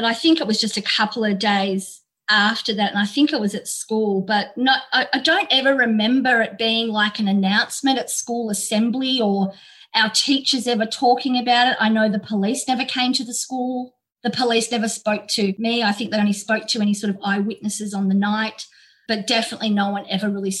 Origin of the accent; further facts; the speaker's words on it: Melbourne, Victoria, Australia; also born or lived in Healesville; she came to school almost when I came to school, which was in Healesville when I was in year nine. I moved up there from Melbourne and we sort of became friends.